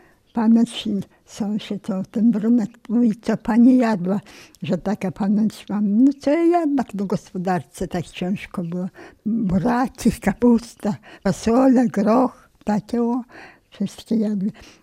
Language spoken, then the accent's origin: Polish; Sokółka, Podlaskie Voivodeship, Poland; I lekarzy nie było dobrych, bo u nas w Sokółce taki był lekarz, jak wyrostek.